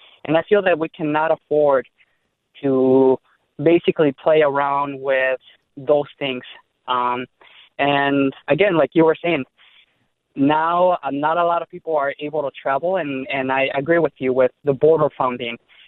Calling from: Madison, Wisconsin, United States; I am a DACA recipient, and I'm calling from Madison, Wisconsin.

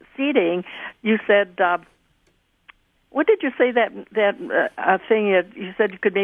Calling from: Ashland, Wisconsin, United States; Ashland, Wisconsin.

